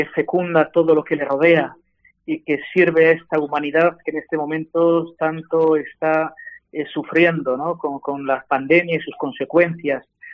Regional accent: Bilbao, Basque Country, Spain; 12 años estoy sirviendo en Bilbao, en el País Vasco, mi tierra de origen

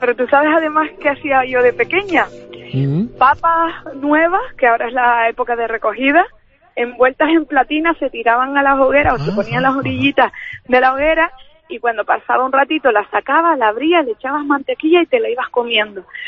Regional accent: Canary Islands, Spain; yo siempre digo que no somos canarios en el mes de mayo, que somos canarios cada uno de los días

